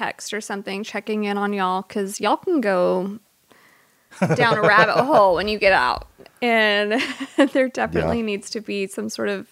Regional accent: Houston, Texas, United States; also born or lived in Dallas; I grew up in Houston, but then I went to high school, just my 4 years of high school in Dallas, and it was so different.

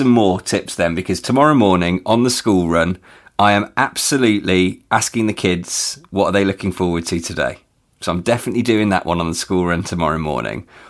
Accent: England, United Kingdom; And we look at it as English people and go, no, this is not a Britain thing. This is definitely a Garstang thing.

